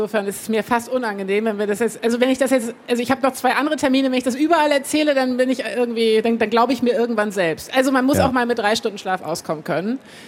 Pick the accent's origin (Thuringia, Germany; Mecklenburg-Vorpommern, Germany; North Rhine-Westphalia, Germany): Mecklenburg-Vorpommern, Germany; Güstrow; also born or lived in Berlin; Also ich bin in Güstrow aufgewachsen, ich bin dann nach Berlin zum Studieren, habe erst in Ost-Berlin gewohnt, dann in West-Berlin, arbeite in Köln, arbeite in Hamburg, bin jetzt hier in Leipzig auf der Buchmesse.